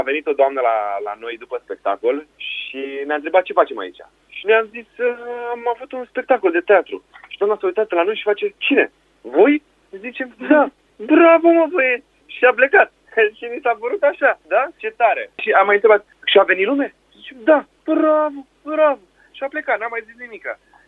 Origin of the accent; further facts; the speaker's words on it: Râmnicu Vâlcea, Vâlcea County, Romania; Eu sunt din Râmnicu Vâlcea